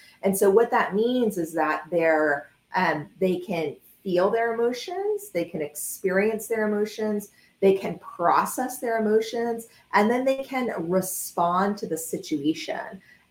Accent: Houston, Texas, United States; I'm from Houston. I miss the sunshine. I miss the ease of life. I miss the connection of people. And so I moved back to Houston.

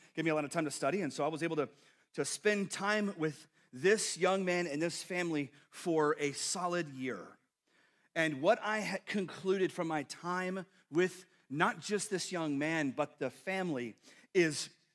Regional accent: Texas, United States; Because I'm from Texas.

